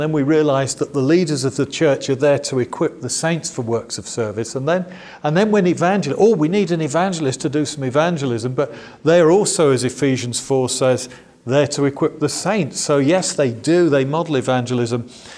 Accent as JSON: {"language": "English", "town": "Bournemouth", "region": "South West England", "country": "United Kingdom", "tie": "born or raised there", "said": "a meeting that he's setting up in my hometown in Bournemouth in southern England"}